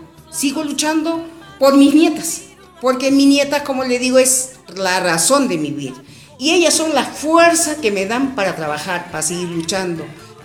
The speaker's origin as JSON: {"language": "Spanish", "town": "Casire", "region": "Ayacucho", "country": "Peru", "tie": "born there", "said": "Yo nací en Perú, en el departamento de Ayacucho, pueblito de Casire. Una gente bien pobre, un pueblito bien pobre que mis padres tuvieron que emigrar a Lima."}